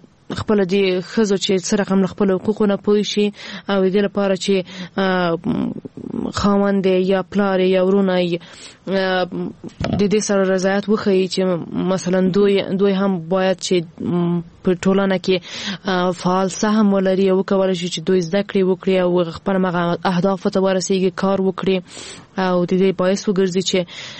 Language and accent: Pashto; Ghazni, Afghanistan; زه هم د غزنی یم